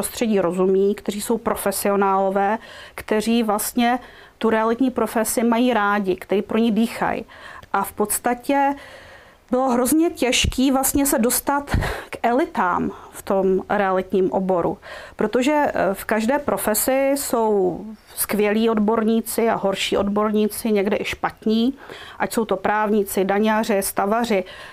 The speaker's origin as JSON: {"language": "Czech", "region": "Moravia", "country": "Czechia", "said": "ta základní hodnota je mi velmi blízká, protože jsem z Moravy"}